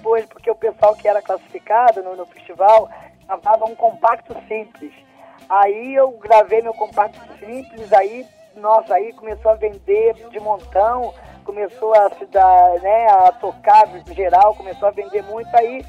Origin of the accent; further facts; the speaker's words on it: Brazil; Todo brasileiro tem, graças a Deus, eu sou brasileira.